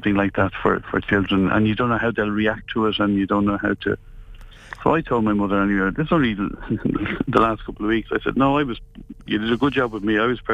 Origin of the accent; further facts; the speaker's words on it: Dublin, Leinster, Ireland; also born or lived in Ennis, Ireland; I was brought up in Dublin, and so both parents Clare, and born in Ennis. But after I was born, they moved to Dublin.